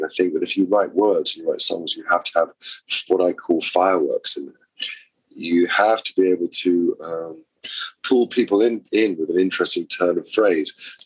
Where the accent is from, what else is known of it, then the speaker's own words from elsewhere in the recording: London, United Kingdom; I'm from London. I'm from the streets of London.